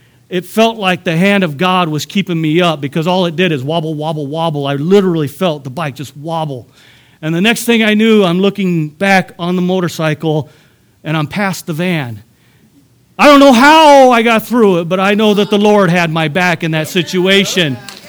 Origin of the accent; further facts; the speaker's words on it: California, United States; I've seen a lot of beaches from the Pacific Ocean to where I was raised in California to the Gulf to the Atlantic, all around me.